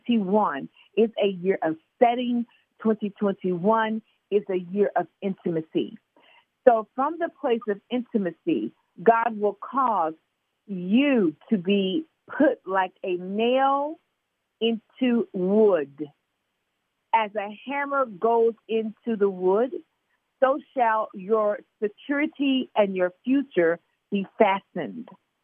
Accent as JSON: {"language": "English", "region": "Deep South", "country": "United States", "said": "Yeah, I'm from the Deep South"}